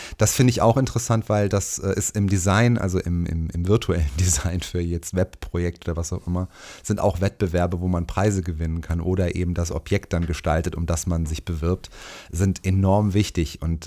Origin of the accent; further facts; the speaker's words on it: Langenfeld, North Rhine-Westphalia, Germany; wo wir vor unserer Feuerwache in Langenfeld standen, was ja mein Heimatort ist